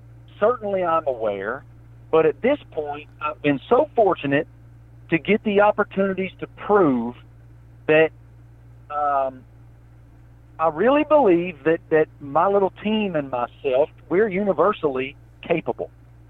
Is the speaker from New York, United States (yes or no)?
no; Harrisburg, Virginia, United States; I'm from Harrisburg, man. I am from Appalachia. And my buddies actually pick, my buddies back home pick on me because they think I've gotten a little bit too corporate. And then my accent has gotten a little too city-fied.